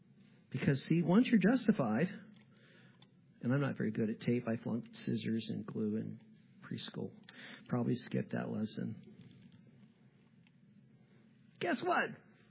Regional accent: Florida, United States; I grew up in Florida, and I can tell you that you start here, you walk out into the water

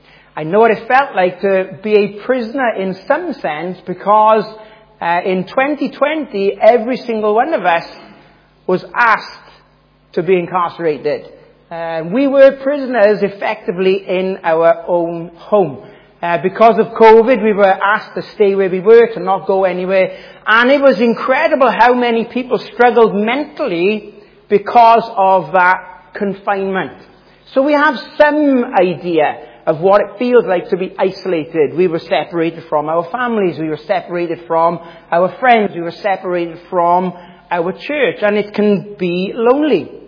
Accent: Wales, United Kingdom; But I am from Wales.

